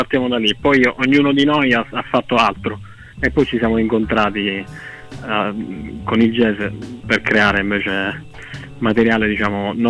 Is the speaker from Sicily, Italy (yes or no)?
yes; Solarino, Sicily, Italy; io vengo da Solerino, un paesino vicino a Siracusa